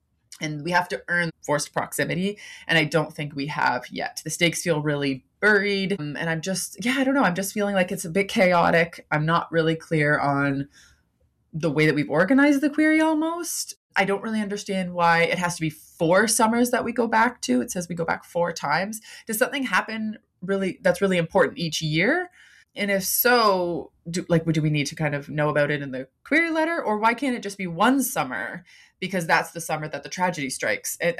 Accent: Michigan, United States; Having grown up in Michigan, my love for Michigan summers is ever-growing and something worth sharing.

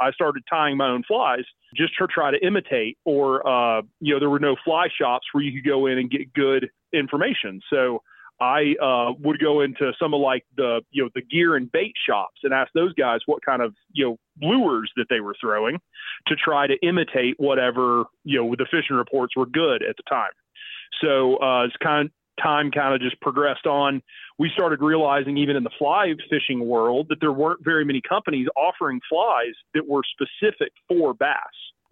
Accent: Huntsville, Alabama, United States; we kind of ended up just lucked into growing up around Huntsville with the Tennessee River systems through there and Southern Tennessee

